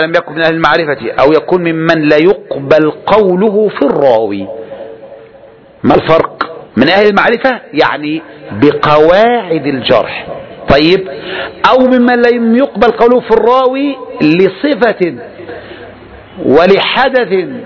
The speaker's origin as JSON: {"language": "Arabic", "country": "Saudi Arabia", "said": "في بلادنا المملكة العربية السعودية"}